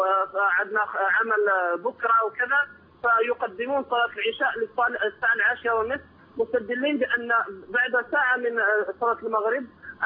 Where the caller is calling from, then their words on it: Spain; هنا عندنا في إسبانيا